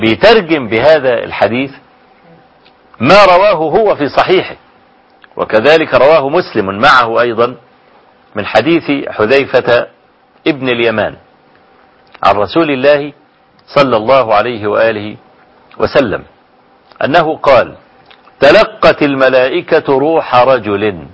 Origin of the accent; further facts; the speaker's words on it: Kafr El Sheikh, Kafr El Sheikh Governorate, Egypt; المعهد الدين الأزهري عندنا في كفر الشيخ يعني.